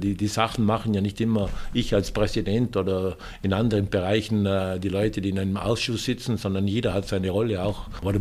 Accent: Trentino-Alto Adige, Italy; dass Südtirol doch meine Heimat ist, wo ich mich wohlfühle, ja, wo ich mir vorstellen kann, jetzt nach meiner Pensionierung wirklich gut zu leben

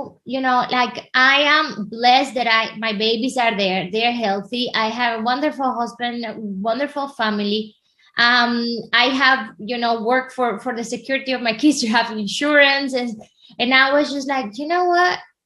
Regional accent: Venezuela; I'm originally from Venezuela, you know

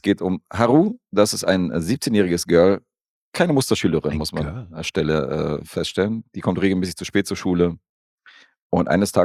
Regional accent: Serbia; Als ich, als Serbe.

